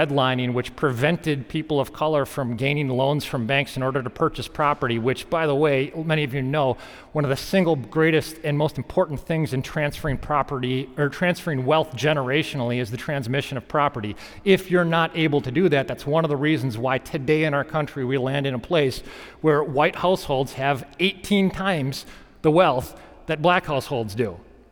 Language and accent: English; Saginaw, Michigan, United States; And so, look, by the way, I'm from Saginaw, Michigan, which the local inhabitants refer to it as Sagnasty, Michigan.